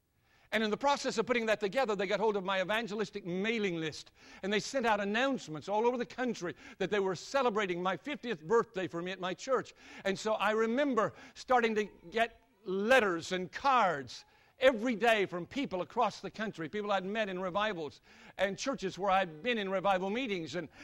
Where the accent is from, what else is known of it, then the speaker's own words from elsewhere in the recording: North Carolina, United States; A church in my home state of North Carolina called and asked if I would be their pastor.